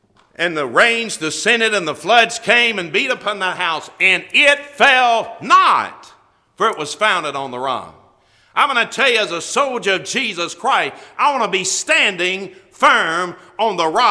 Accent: Mississippi, United States; I grew up in North Mississippi, and we used to ride four-wheelers on some warehouser land where they would cut timber.

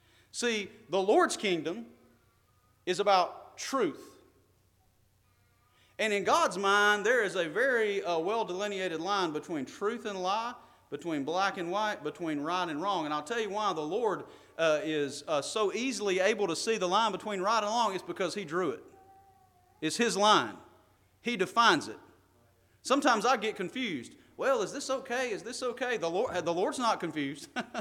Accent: Birmingham, Alabama, United States; I grew up around Birmingham, Alabama. We have a small river there called the Cahaba River.

